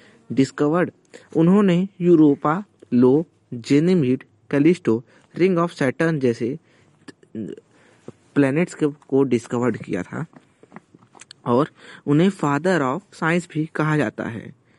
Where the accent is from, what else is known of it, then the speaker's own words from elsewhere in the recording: Jaunpur, Uttar Pradesh, India; मैं उत्तर प्रदेश के जौनपुर जिले का निवासी हूँ।